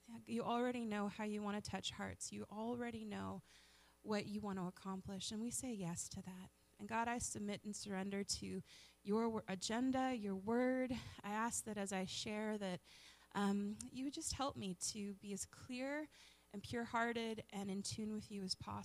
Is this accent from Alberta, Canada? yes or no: no; Brantford, Ontario, Canada; It's actually really fun to minister in Brantford, because this is my hometown.